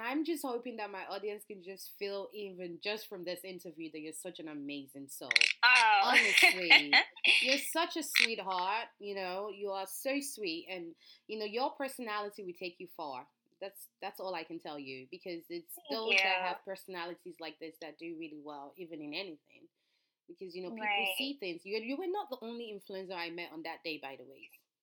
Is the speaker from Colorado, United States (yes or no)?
no; New York, United States; I'm like, I'm from New York, too. I came all the way from New York.